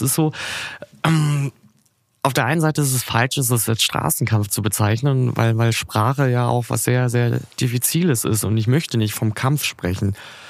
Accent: Germany; die Ingenieurskunst, worauf wir uns als Deutsche auch immer so gern berufen und sagen, oh, guck mal, was wir alles können

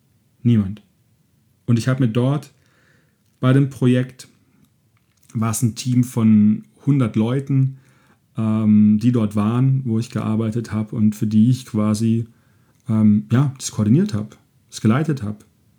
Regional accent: Germany; Da war ich am Bodensee, wo ich groß geworden bin

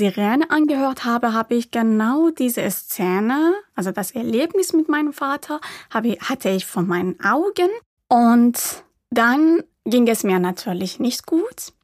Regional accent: Iran; now in Germany; mitbekommen, dass ich aus dem Iran komme.

